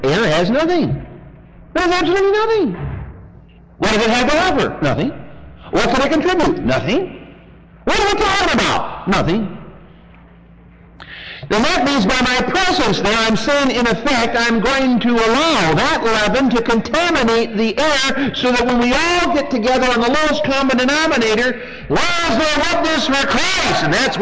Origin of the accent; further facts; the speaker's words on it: Michigan, United States; I came from Michigan where they have a lot of apples